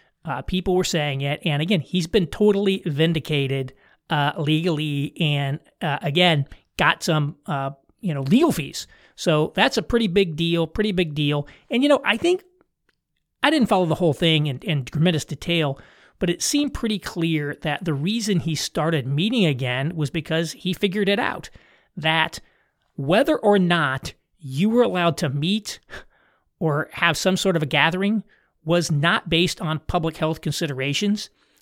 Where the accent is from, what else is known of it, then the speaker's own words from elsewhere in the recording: Indiana, United States; You know, I'm from Indiana, and I grew up in Indiana, and Indiana is culturally very familiar to me. In fact, I'm very much a Hoosier.